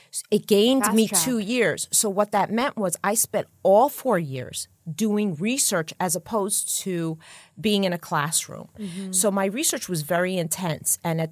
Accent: New York City, New York, United States; In Jamaica States in Queens, New York.

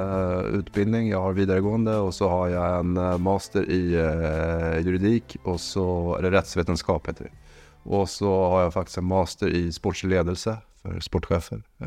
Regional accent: Sweden; Jag är svensk

